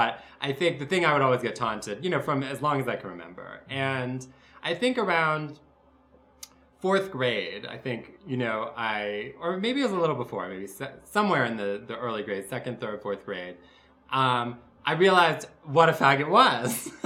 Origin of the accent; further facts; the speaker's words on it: Washington, District of Columbia, United States; I was born in Washington, D.C., you know, one of the most horrible places in the world, without a question. And I grew up in the suburbs in a sort of like assimilated Jewish professional family